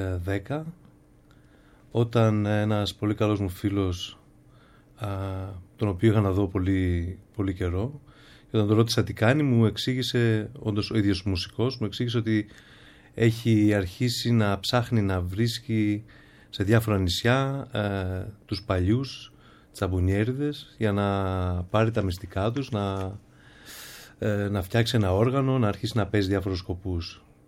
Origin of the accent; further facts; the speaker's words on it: Epirus, Greece; Εγώ κατάγομαι από την Ήπειρο. Ο πατέρας μου κατάγεται από Ζαγοροχώρια, η μητέρα μου από ένα χωριό της Πρωτείας κοντά στην Ιγουμενίτσα.